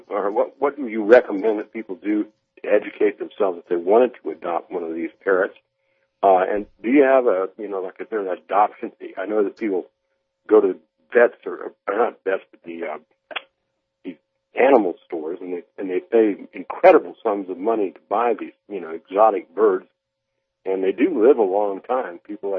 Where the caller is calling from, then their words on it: Lakeland, United States; I'm calling from Lakeland.